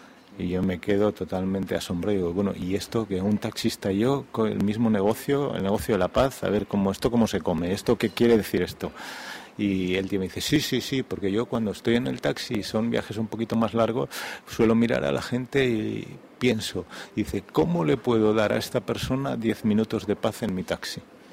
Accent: Madrid, Community of Madrid, Spain; born there; moved away as an adult; also born or lived in Sweden; No, yo nací en Madrid, pero me fui a los 21 años, me fui a Suecia con billete de ida y 25.000 pesetas de las de entonces en el bolsillo, o sea que yo ya sabía que iba para quedarme. Y sí, ahí me quedé 32 años

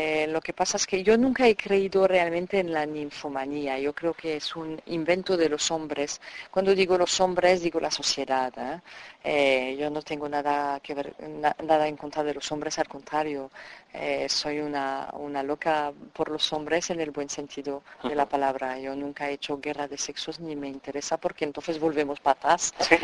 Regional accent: France; Spanish is a second language; como buena francesa, a pesar de los estereotipos

